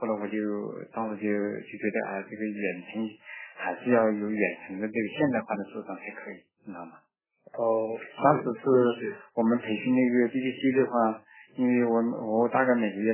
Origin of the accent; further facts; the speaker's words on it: Shaoyang, Hunan, China; 我是湖南的，我这边我们俩口音还有点相似。